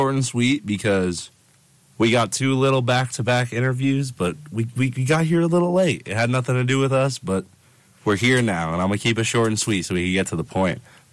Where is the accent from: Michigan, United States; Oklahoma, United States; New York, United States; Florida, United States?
New York, United States; New Paltz; I'm from New Paltz, New York, 845. Hudson Valley. If anybody knows, you know. Real, recognize, real. But yeah, I'm from New Paltz. Went to New Paltz High School.